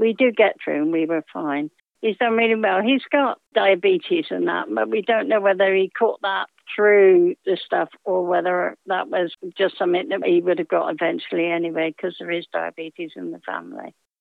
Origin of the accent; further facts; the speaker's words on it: South West England, United Kingdom; now in Yeovil, United Kingdom; 69 this year. I've grown up in the West Country mainly, because I was born at Hook near Bedminster. My dad was a farm worker, and so we travelled around different farms and things, and we lived on different farms.